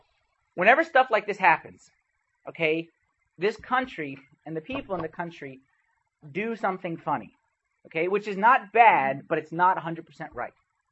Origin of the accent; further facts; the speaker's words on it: Westfield, New Jersey, United States; born there; Actually, I was born in Jersey. Westfield. Westfield. I was baptized in the church of Westside, but born Westfield.